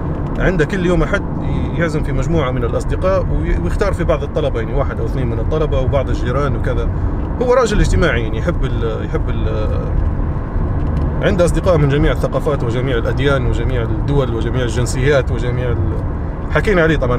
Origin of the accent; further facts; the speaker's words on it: Benghazi, Libya; moved away; انا من اول ما جيت من ليبيا ناسيها. انا من حي سيدي يونس.